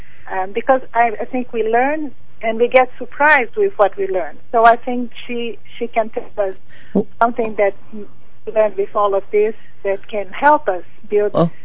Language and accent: English; Brazil; English is a second language; I am from Brazil, so oh. I'm sorry about my English.